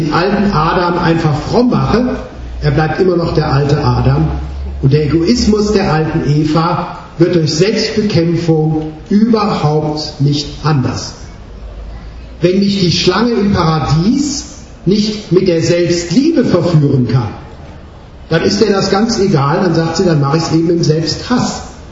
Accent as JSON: {"language": "German", "region": "Baden-Württemberg", "country": "Germany", "said": "ich komme ja aus dem Schwabenland"}